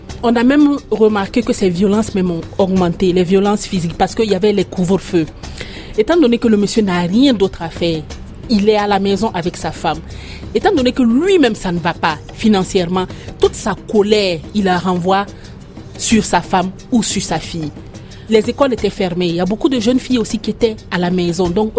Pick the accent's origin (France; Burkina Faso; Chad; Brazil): Burkina Faso; Comme le mariage, c'est chez nous en Afrique, au Burkina, c'est le sommet de la réussite.